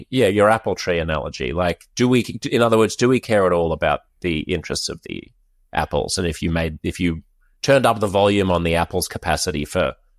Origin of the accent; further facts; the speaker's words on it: Australia; I would have a different relationship to guns than I do growing up in Australia.